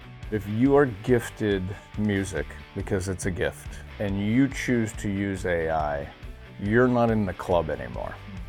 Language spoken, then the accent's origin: English; Erie, Pennsylvania, United States; also born or lived in San Francisco; now in Seattle, United States; And I'm from Erie, Pennsylvania, and I lived in San Francisco for a long time. Then I met my wife, and we live in Seattle.